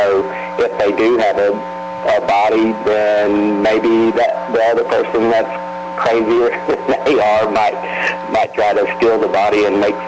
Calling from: Macon, Georgia, United States; I'm calling from Macon, Georgia.

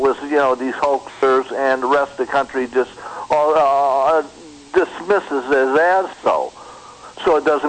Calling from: Phoenix, Arizona, United States; Hey, Kevin … calling from Phoenix.

